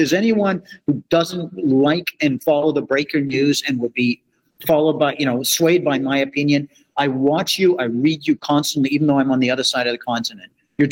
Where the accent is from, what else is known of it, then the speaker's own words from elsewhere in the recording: Canada; the Americans, I'm a Canadian, as you know, the Americans are well ahead of the federal Canadian parliament